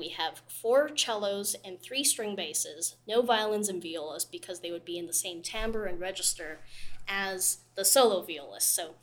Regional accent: Canada; now in United States; I come from Canada, and where I'm from, the school orchestras aren't as well-funded as they might be here in Texas.

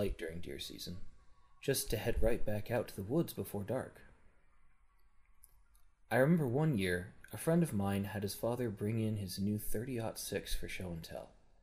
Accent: Lunenburg, Vermont, United States; now in Burlington, United States; I was born in Lunenburg, Vermont, about 10 miles from the nearest supermarket. Growing up, guns weren't seen as a problem or a debate.

